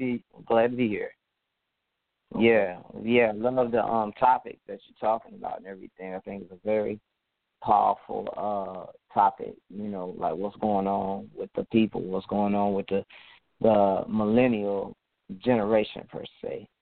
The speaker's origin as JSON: {"language": "English", "town": "Harvey", "region": "Illinois", "country": "United States", "said": "Well, originally I'm from Chicago, Illinois, Harvey, Illinois."}